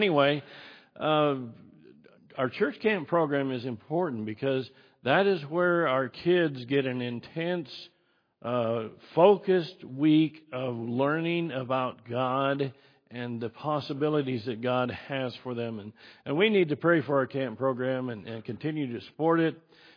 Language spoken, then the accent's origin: English; Idaho, United States; I grew up in Idaho. We had wildfires up in Idaho, too.